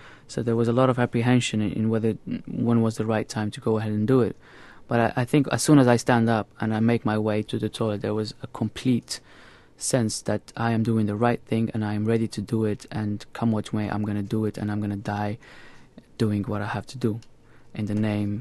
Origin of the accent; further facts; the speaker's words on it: Morocco; I mean, I grew up in Morocco, a very open society. I had an American school education.